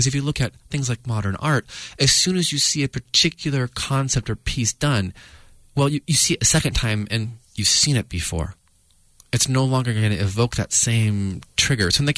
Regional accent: San Jose, California, United States; now in Cambridge, United States; I grew up in San Jose, so even though I live in Cambridge in the East Coast

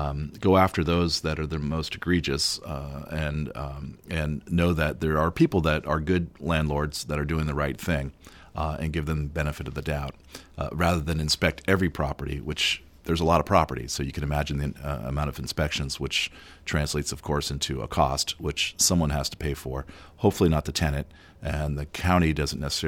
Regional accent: Petaluma, California, United States; I will say my hometown of Petaluma, I think, is one of those.

